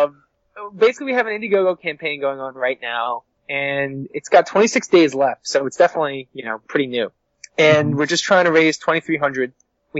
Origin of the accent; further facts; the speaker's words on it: Brooklyn, New York, United States; So it's just we're from Brooklyn.